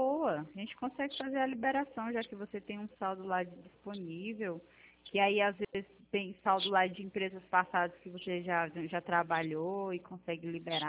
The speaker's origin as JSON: {"language": "Portuguese", "town": "Brasília", "region": "Federal District", "country": "Brazil", "said": "Não, eu sou de Brasília."}